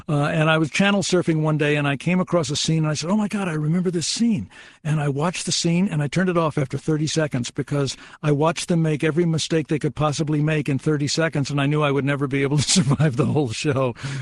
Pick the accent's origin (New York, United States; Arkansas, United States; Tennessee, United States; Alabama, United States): Arkansas, United States; born there; I was born in Arkansas, so we're nearby there.